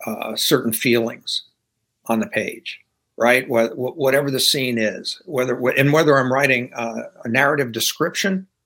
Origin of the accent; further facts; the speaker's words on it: Louisiana, United States; Hi, you know … from Louisiana.